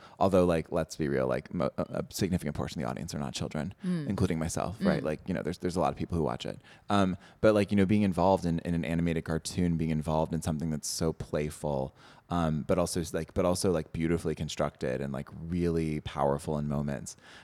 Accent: Raleigh, North Carolina, United States; And like also I grew up in Raleigh, right?

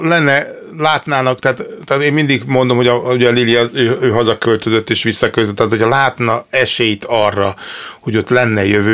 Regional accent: Mór, Fejér, Hungary; born there; Azért... Móron születtem.

